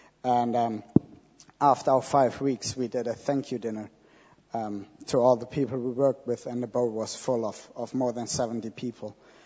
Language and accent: English; Germany; English is a second language; now in Harpenden, United Kingdom; I'm from Germany. Actually, for me, I'm from Harpenden, but originally I'm from Germany.